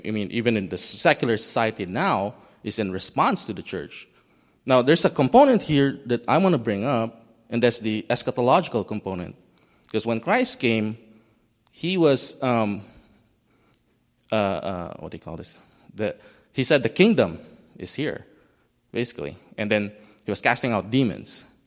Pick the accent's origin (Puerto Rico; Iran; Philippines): Philippines; English is a second language; now in United States; I'm a foreigner. I'm not a U.S. citizen. I'm from the Philippines, and I know some of our history.